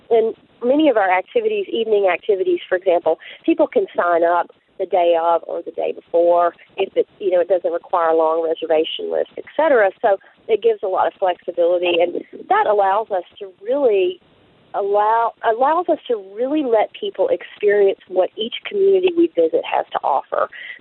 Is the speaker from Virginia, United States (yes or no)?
yes; Virginia, United States; I grew up on the New and spent my early life there playing in the waters of the New River and Clater Lake